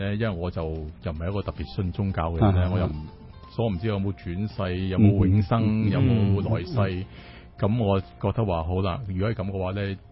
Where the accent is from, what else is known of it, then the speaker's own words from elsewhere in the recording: China; 其實我哋中國人唔好講呢啲咁唔吉利嘅嘢